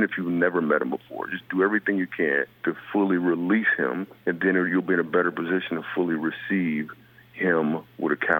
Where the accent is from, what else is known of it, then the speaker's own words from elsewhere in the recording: Michigan, United States; So, and I'm from Michigan as well.